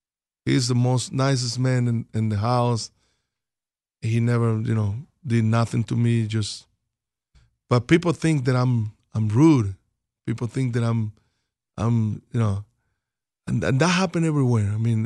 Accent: Valencia, Carabobo, Venezuela; It's my hometown in Valencia.

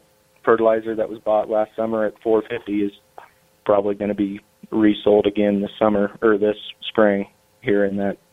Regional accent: Boise, Idaho, United States; I grew up in Boise, Idaho, or around Boise, Idaho

